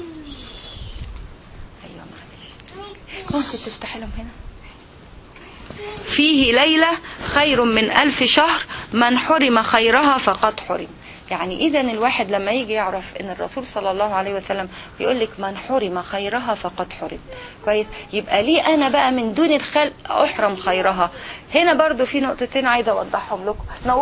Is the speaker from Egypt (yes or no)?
yes; Egypt; على فكرة يا جماعة في مثل عندنا في مصر